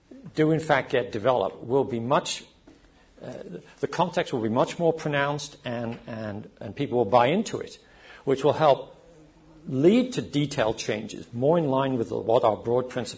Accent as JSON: {"language": "English", "region": "England", "country": "United Kingdom", "tie": "born or raised there", "said": "I was brought up in Old England."}